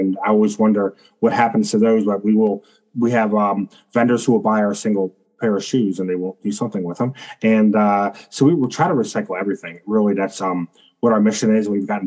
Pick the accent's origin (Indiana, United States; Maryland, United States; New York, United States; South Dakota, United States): Maryland, United States; Baltimore; I've born and raised in Baltimore, and when I go to the Eastern Shore, I find towns that I've never heard of as well.